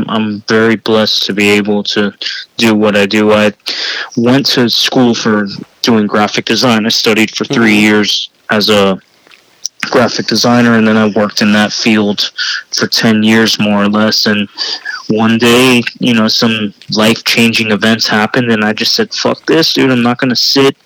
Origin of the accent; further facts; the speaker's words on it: Miami, Florida, United States; It's almost like, okay, you know, I'm from Miami, from Florida. The orange is synonymous with, you know, our city and our state